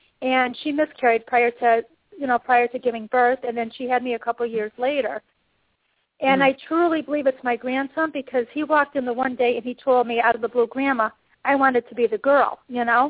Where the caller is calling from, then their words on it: Pennsylvania, United States; I'm calling you from Pennsylvania.